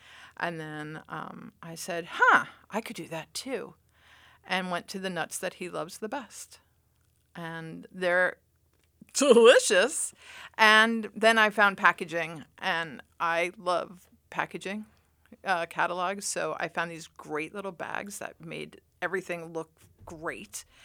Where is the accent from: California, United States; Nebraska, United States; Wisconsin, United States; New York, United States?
New York, United States; I'm from New York.